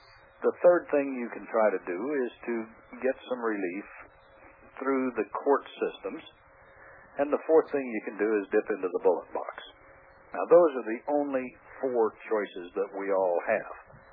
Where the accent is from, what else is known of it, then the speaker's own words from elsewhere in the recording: Kansas, United States; Well, Bill, I'm from Kansas. Grew up here as a kid on a farm